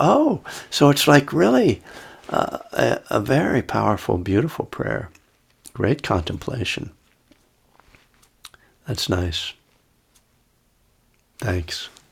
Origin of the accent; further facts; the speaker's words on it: Bethlehem, Pennsylvania, United States; he's talking about Bethlehem, Pennsylvania is my hometown.